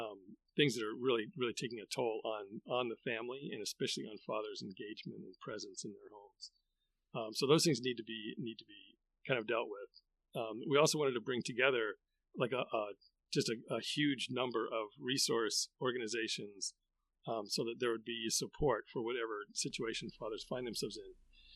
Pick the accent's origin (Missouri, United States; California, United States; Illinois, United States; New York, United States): California, United States; Los Angeles; also born or lived in Japan / Texas; But before that, I lived in Japan for 8 years. I grew up here in Los Angeles.